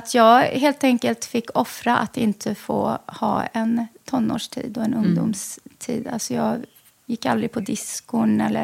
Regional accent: Lebanon; Så vi är syrianer och har syrisk ortodoxa. Men ja, från Libanon.

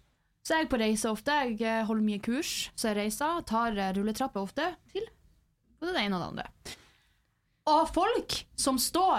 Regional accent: Nordland, Norway; Jeg er også fra Lofoten.

